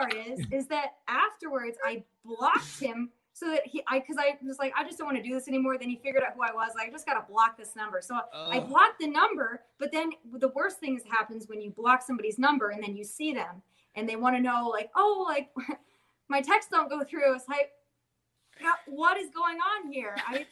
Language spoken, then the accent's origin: English; South Dakota, United States; Well, you know, this is a great question for me because I'm from South Dakota where Mount Rushmore is.